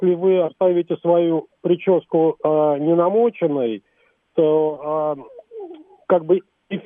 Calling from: Moscow, Russia; из Москвы.

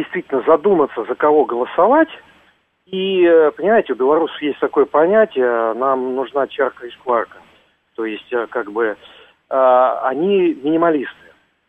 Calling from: Moscow, Russia

